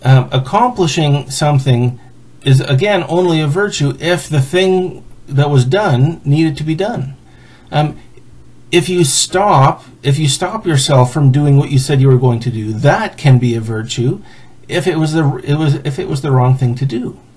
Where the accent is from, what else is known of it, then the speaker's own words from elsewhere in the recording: Canada; Full disclosure, I am a Canadian, and so this is not my election. And also, I'm the kind of Mennonite who believes that for Christians, politics should be a spectator sport, not hand-to-hand combat.